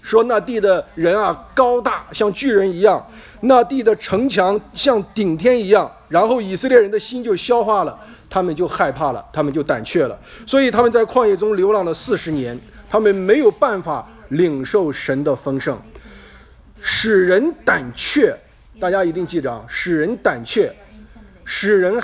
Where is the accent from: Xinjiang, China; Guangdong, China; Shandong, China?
Shandong, China; 因为我们老家哈离台儿庄很近啊，离台儿庄很近。